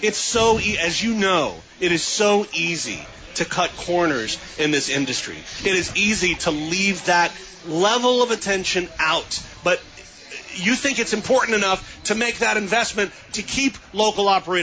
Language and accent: English; Washington, District of Columbia, United States; I'm from Washington, D.C. My father's side of the family hails from Buffalo.